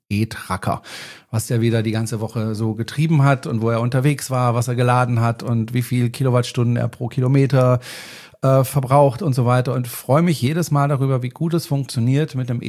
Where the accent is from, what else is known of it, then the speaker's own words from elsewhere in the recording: Freiburg, Baden-Württemberg, Germany; Also in meiner Heimatstadt in Freiburg, da gibt's tatsächlich einige E-Busse